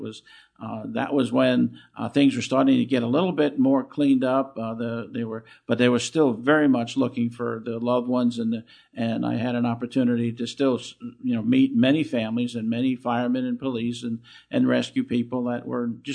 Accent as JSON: {"language": "English", "town": "Long Island", "region": "New York", "country": "United States", "tie": "born there", "said": "So, I was born in Long Island."}